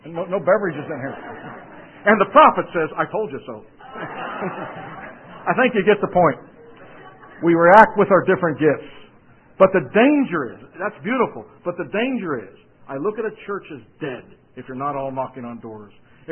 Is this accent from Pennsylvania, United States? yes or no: yes; Pittsburgh, Pennsylvania, United States; I was raised in Pittsburgh, probably never heard of that sports team.